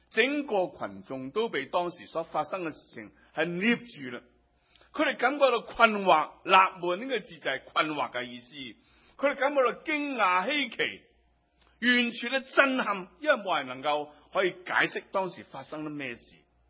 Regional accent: Hong Kong; 对我们香港人或者是我们成长的在教会里面长大，大部分都是很少喝酒

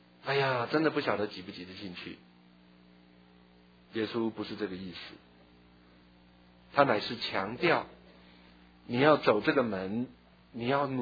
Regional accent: Taiwan; 我小时候在台湾的时候挤过，

